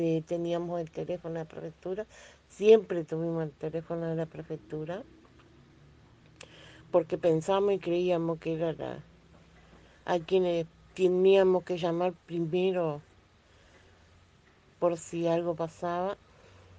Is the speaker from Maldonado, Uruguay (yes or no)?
no; Salto, Uruguay; Yo estoy en Salto porque yo soy de Salto.